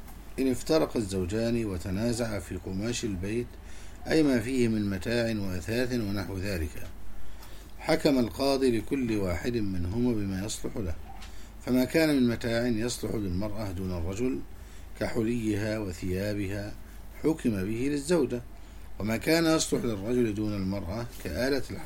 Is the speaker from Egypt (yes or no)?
yes; Egypt; وعندنا في مصر يعني معروفا في عرف الناس